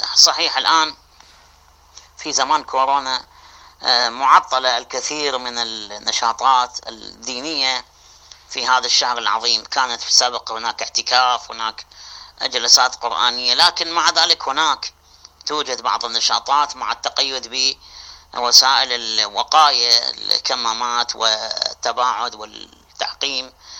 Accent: Iraq; هناك عمل حقيقة جبار من الشباب المؤمن عندنا في العراق

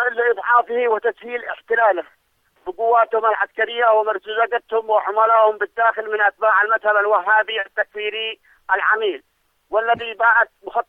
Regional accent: Yemen; فنحن كشعب يمني نحمل العالم بأسره كل المسؤولية

